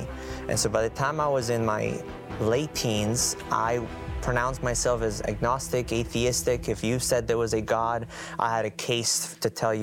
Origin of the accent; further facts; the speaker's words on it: Colombia; I'm originally from Colombia, and so you kind of get that basic foundation of, you know, do's and don'ts